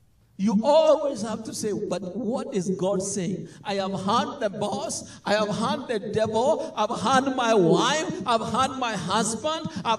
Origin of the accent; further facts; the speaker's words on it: Embu, Eastern Province, Kenya; I was born and raised in Embu. It's a city, you don't know where that is. It is in Kenya, in eastern part of Kenya.